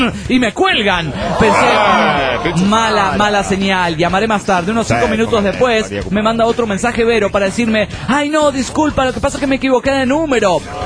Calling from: Guadalajara, Jalisco, Mexico; de Guadalajara, Jalisco, México.

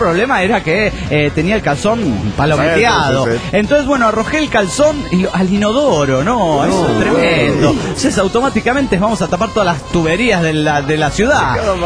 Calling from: Córdoba, Argentina; de Córdoba, Argentina.

